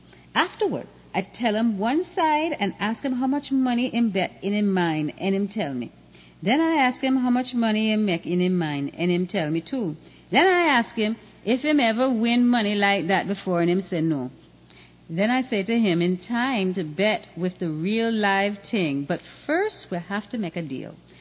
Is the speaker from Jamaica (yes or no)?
yes; Jamaica; born there; I was born in Jamaica in 1938, and although you mightn't believe, when I was coming up, I was very poor.